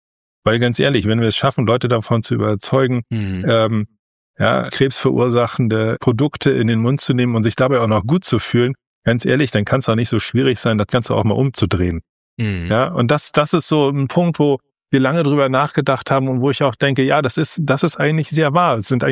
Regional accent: Northern Germany, Germany; weil ich komme jetzt aus dem Norden und ich bin mit Windrädern quasi aufgewachsen

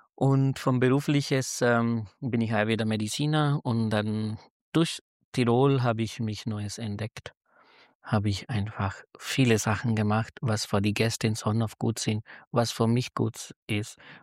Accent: North India, India; born there; German is a second language; Geboren bin ich in Nordindien, das sind fast die Füße vom Himalayas. Das heißt, die Berge habe ich als Kind auch sehr gerne gehabt.

